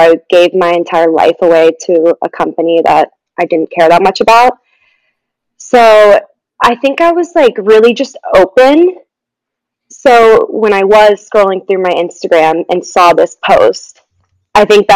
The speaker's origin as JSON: {"language": "English", "town": "San Diego", "region": "California", "country": "United States", "tie": "born or raised there", "said": "Yeah, so I grew up in San Diego, California. I went to Torrey Pines High School."}